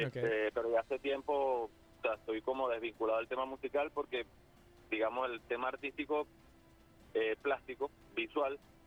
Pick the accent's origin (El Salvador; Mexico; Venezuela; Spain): Venezuela; Lagunillas, Zulia; also born or lived in Maracaibo; yo nací en Maracaibo, me crié en la costa oriental del lago, municipio de Lagunilla, municipio de Santa Rita